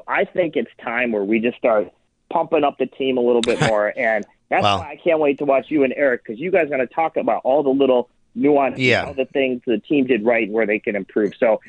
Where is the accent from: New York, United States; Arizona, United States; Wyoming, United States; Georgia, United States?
New York, United States; now in Madison, United States; I'm a New York guy.